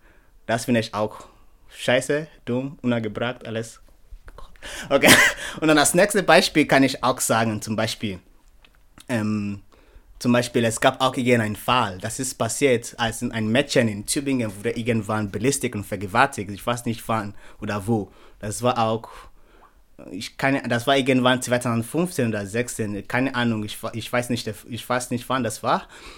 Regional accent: Nigeria; now in Germany; Ich komme aus Nigeria. Ich bin schon 5 Jahre in Deutschland, also seit 2015. Im Jahr 2015 bin ich hergekommen

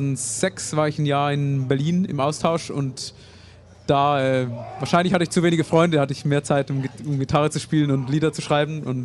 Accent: Zurich, Switzerland; Ich komme aus Zürich, da hätte ich relativ weit anreisen müssen für das Aufdrängen.

